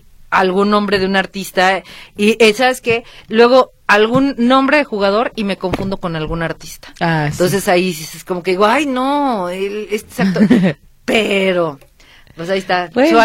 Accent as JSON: {"language": "Spanish", "country": "Mexico", "said": "Ay, qué bueno que somos mexicanos."}